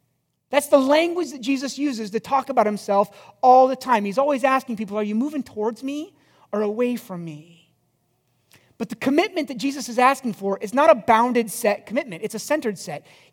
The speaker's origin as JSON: {"language": "English", "region": "Iowa", "country": "United States", "tie": "born or raised there", "said": "But I was born and raised in Iowa."}